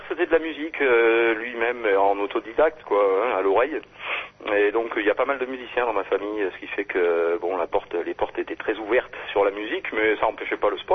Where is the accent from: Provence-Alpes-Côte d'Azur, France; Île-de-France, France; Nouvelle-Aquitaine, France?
Provence-Alpes-Côte d'Azur, France; Digne; also born or lived in Marseille / Grenoble; Mais puis après, j'ai grandi dans les Alpes de Haute-Provence, à Digne.